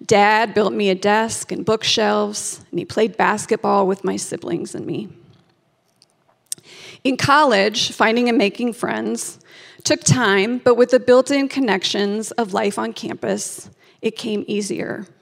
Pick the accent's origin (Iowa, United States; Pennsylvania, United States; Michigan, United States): Iowa, United States; Boone; moved away as an adult; now in Paris, France; I had left my hometown of Boone, Iowa, everyone and everything I knew, to live in Paris for the next year and work as a nanny